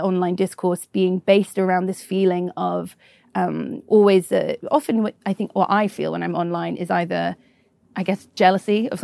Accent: Canada; My uncle, who's Canadian, huge reveal, I'm very Canadian. Don't tell anybody.

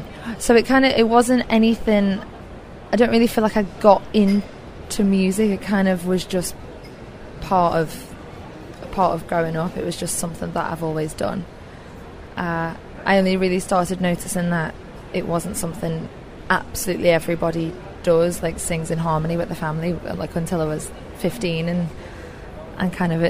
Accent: Liverpool, North West England, United Kingdom; also born or lived in Leeds; I lived in Leeds for a long time, and I'm obviously from Liverpool.

